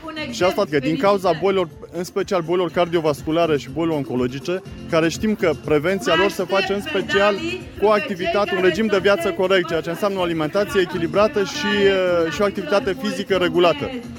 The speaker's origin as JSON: {"language": "Romanian", "town": "Oravița", "region": "Caraș-Severin", "country": "Romania", "said": "sunt din Oravița"}